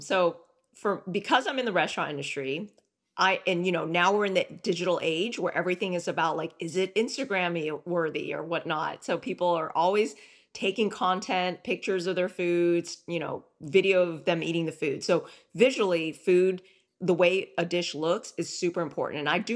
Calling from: Houston, Texas, United States

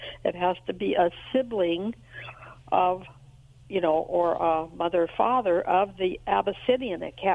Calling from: California, United States; Royal Granby, California.

